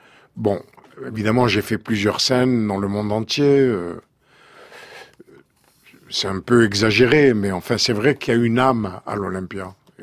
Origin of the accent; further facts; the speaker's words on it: Algeria; C'était des gens de chez nous. Et puis, en Algérie, on avait une certaine fierté